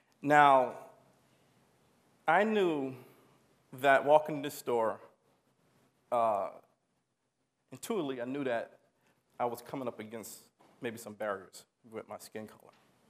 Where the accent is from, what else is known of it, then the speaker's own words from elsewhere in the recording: Maplewood, United States; everything in between, especially growing up in Maplewood.